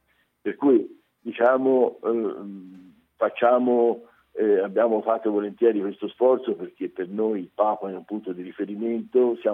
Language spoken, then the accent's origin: Italian; Siena, Tuscany, Italy; Io sinceramente da senese